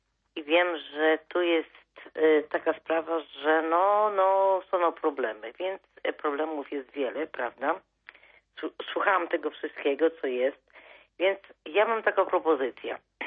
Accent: Warmian-Masurian Voivodeship, Poland; moved away; Bo w ogóle pochodzę z Mazur, z Polski i mam takie mieszkanko malutkie, ale to jest malutkie mieszkanko.

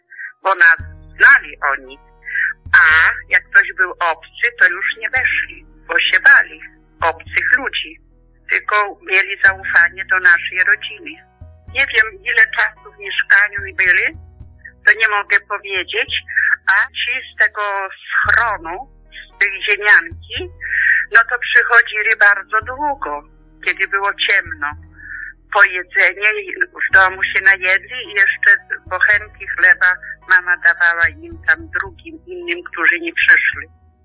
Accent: Kamionka, Podlaskie Voivodeship, Poland; Moja rodzinna wieś i rodzice, gdzie mieszkali, to się nazywa Kamionka, parafia Jasionówka, a powiat teraz Mońki.

